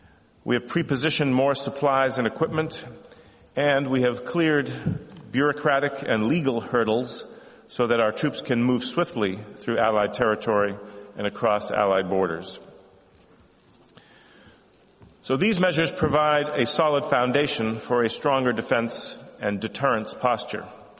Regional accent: Boston, Massachusetts, United States; almost see my hometown of Boston, Massachusetts

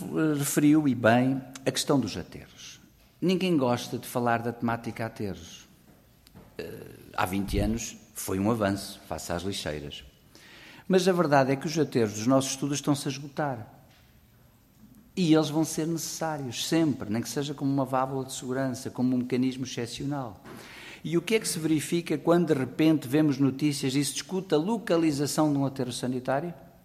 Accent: Portugal

